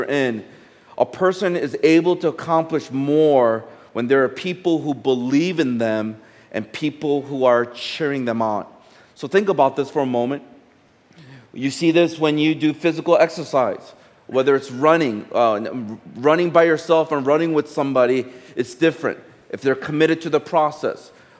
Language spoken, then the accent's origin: English; United States; because I grew up in the States